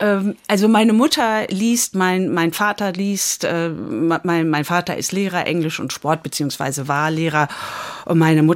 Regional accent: Dortmund, North Rhine-Westphalia, Germany; Also so war es jetzt in Dortmund, Bövinghausen, wo ich groß geworden bin, nicht.

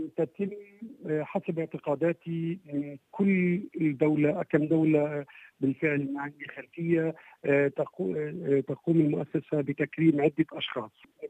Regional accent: Palestine; وطبعا احنا كدولة فلسطينية بتمنى انه يصير ضغط

